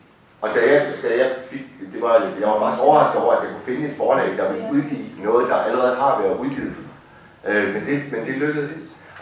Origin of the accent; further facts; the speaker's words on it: Hirtshals, North Denmark Region, Denmark; det er jo det fine ved Hirtshals, hvor jeg kommer fra